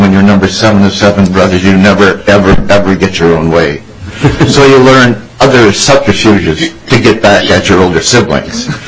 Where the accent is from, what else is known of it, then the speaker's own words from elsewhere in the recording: South St. Paul, Minnesota, United States; as Rick was saying. Born and raised in South St. Paul, went to University of Minnesota at one time and applied mathematics, thinking of becoming an actuary.